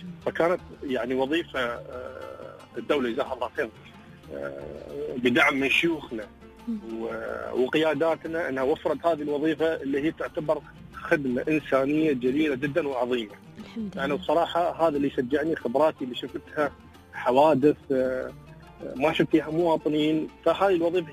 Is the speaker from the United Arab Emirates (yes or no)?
yes; United Arab Emirates; كوني كمواطن اماراتي